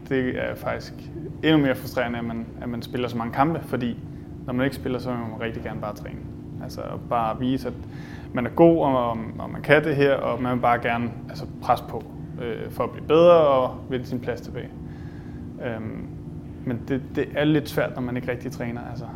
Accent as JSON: {"language": "Danish", "town": "Helsingør", "region": "Capital Region of Denmark", "country": "Denmark", "tie": "born or raised there", "said": "der, hvor jeg voksede op som barn i Helsingør"}